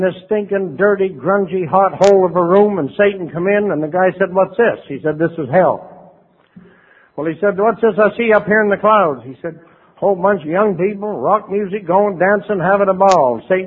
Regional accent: New Brunswick, Canada; born there; now in Vancouver, Canada; But I was born on the East Coast in the province of New Brunswick, in a little town right on the American border of the state of Maine.

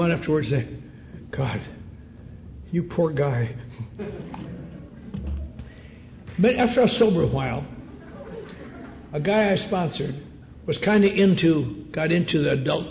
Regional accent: Wisconsin, United States; I was raised in the Norwegian Lutheran Church. Very nice church up in Wisconsin, kind of strict, but you don't know it's strict, that's all you know.

